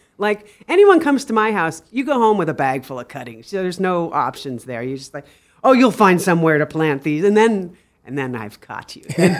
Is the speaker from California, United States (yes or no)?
yes; California, United States; No, I grew up in Northern California. I am a native Californian, though.